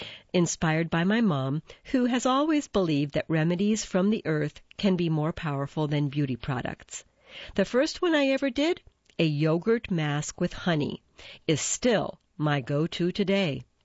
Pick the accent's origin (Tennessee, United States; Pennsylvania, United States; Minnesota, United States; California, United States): Tennessee, United States; I grew up in Tennessee